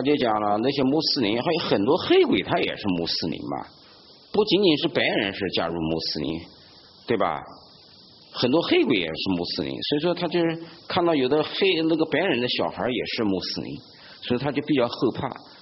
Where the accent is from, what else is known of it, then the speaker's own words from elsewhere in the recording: China; 我们中国人他还就喜欢挑个表面现象，不看本质。